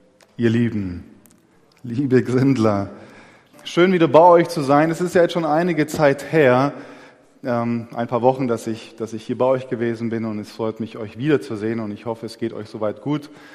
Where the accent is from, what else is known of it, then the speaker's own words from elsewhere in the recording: Southern Germany, Germany; Als ich dann unten war in Süddeutschland, in meiner Heimat, habe ich gemerkt, als ich so runtergefahren bin